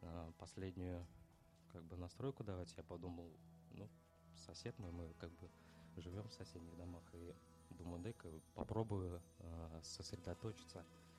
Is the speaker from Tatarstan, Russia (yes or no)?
yes; Kazan, Tatarstan, Russia; я из Казани.